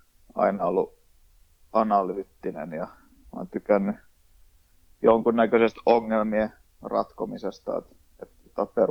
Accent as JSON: {"language": "Finnish", "town": "Rauma", "region": "Satakunta", "country": "Finland", "tie": "born or raised there", "said": "olin kotikaupungissani Raumalla harjoittelemassa ilman sopimusta mihinkään"}